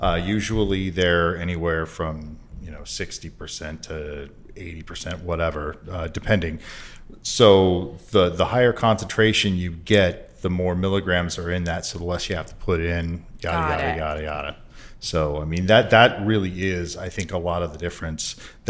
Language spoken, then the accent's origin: English; Portland, United States; I'm from Portland as well. So, I mean, it really, it just resonates with me.